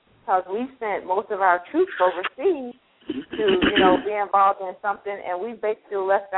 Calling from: Montgomery, Alabama, United States; calling from Montgomery, Alabama.

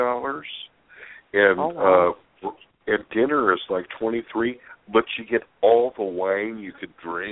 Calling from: California, United States; from California.

